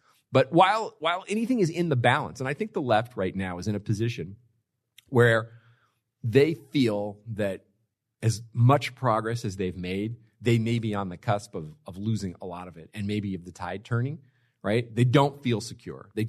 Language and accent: English; California, United States; moved away; I grew up in California. A friend of mine joked with me the other day because I recently moved to Texas. So I moved to a red state